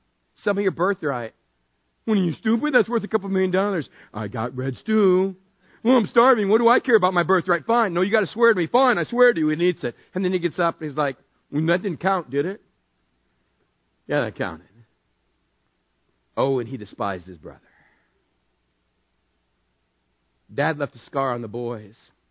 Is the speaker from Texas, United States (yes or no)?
yes; Texas, United States; Growing up in West Texas, we're 10 months out of the year. You can die if you go outside. It's so hot.